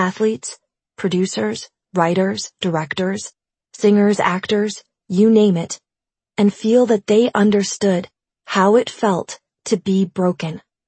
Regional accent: New York City, New York, United States; also born or lived in San Diego; "Hi, guys. … I'm from New York City, by way of San Diego," I started.

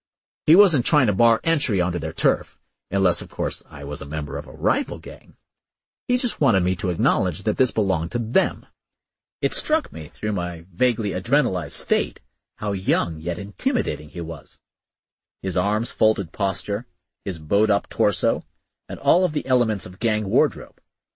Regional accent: New York City, New York, United States; I grew up in New York City during a time when gang activity was so rampant that it felt normal.

